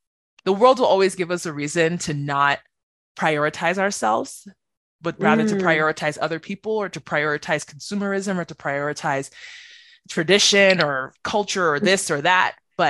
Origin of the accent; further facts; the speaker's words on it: Nigeria; I'm Nigerian. I completely get it, girl.